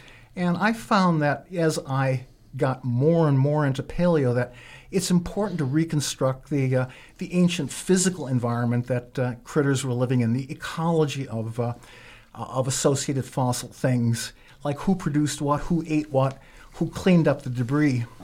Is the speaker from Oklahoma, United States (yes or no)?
no; Milwaukee, Wisconsin, United States; I was born in Milwaukee, grew up a little bit to the north, and we had relatives in this area.